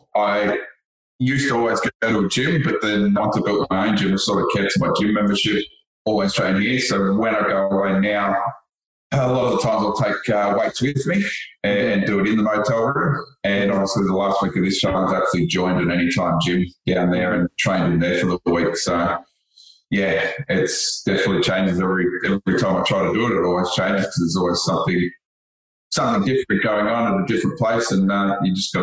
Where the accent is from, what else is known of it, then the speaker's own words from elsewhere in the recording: Wodonga, Victoria, Australia; I'm from Wodonga, so, regional town, manager of a road crew.